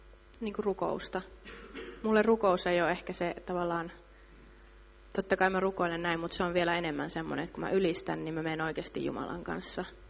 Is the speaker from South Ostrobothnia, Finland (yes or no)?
yes; Seinäjoki, South Ostrobothnia, Finland; Ja tulen Seinäjoelta, alun perin olen täältä, ja mun ikä on 19.